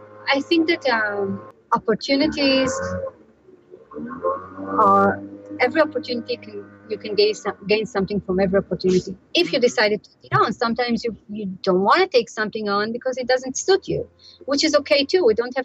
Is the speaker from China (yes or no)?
no; Israel; You know, I come from Israel, which is in the heat of the Middle East, this tiny country surrounded by a lot of Arab countries.